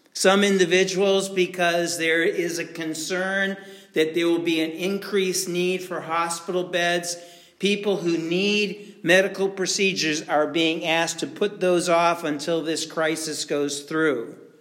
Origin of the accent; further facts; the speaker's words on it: Massachusetts, United States; I grew up in Massachusetts, and if you're from Rhode Island, please forgive me this morning. But, you know, I lived in Massachusetts, and I had to deal with Rhode Island drivers on a regular basis.